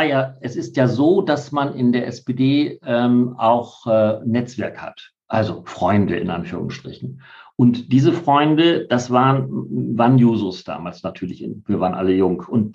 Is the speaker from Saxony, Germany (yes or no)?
no; Bremen, Germany; Also, altmodischer Begriff, das ist meine Heimat tatsächlich. Ich fühle mich total wohl hier.